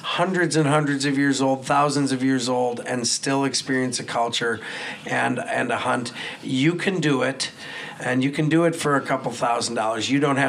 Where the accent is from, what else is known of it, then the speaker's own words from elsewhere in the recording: Wisconsin, United States; We were raised in Wisco, and we love talking about the outdoors